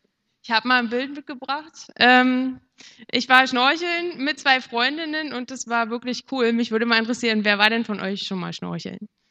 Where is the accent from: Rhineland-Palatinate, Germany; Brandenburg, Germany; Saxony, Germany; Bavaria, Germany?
Brandenburg, Germany; bei diesem Freischwimmer musste man damals bei uns in Brandenburg, musste man da auch einen Ring raustauchen